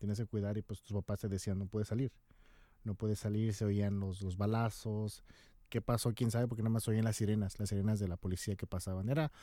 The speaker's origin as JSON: {"language": "Spanish", "region": "Mexico City", "country": "Mexico", "said": "soy de la Ciudad de México. Soy más que nada espiritual y soy un hombre gay."}